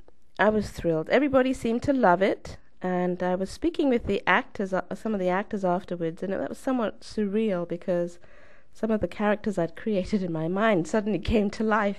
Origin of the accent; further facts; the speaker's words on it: United Kingdom; now in United States; As a British immigrant, I can see how wonderful America is and the golden opportunities and the freedoms